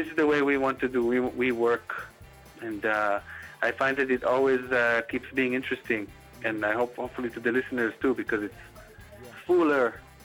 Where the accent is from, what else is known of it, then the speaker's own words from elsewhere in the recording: Tel Aviv, Tel Aviv District, Israel; Growing up on the Mediterranean, most of us in Tel Aviv, and sucking in, you know, Arabic music on the radio, and Persian music, Moroccan music, Yemenite music